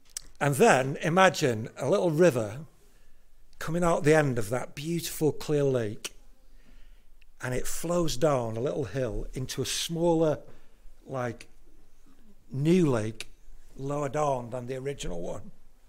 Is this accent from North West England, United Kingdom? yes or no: yes; Wigan, North West England, United Kingdom; I'm an adopted Yorkshireman now, but I grew up in Wigan. And when we were kids, we used to go to Lake District a lot.